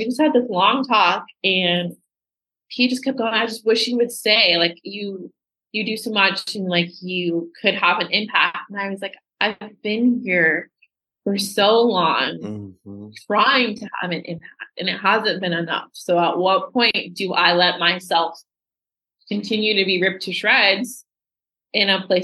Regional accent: Sanford, Florida, United States; I grew up near Stanford, which is where George Zimmerman murdered Trayvon Martin.

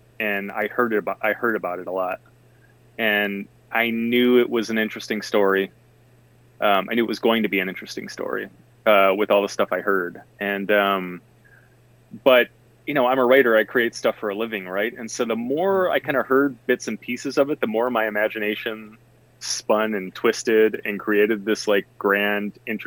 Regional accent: Detroit, Michigan, United States; I grew up in Detroit proper. So my experience growing up was very different.

